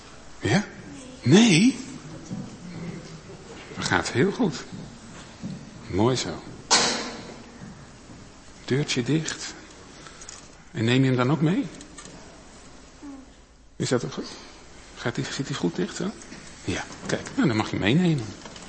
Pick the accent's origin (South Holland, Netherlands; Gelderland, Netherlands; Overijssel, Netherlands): Overijssel, Netherlands; Zwolle; Nou, ik kom dan uit Zwolle. En in Zwolle hebben we wel een stadsmuur gehad.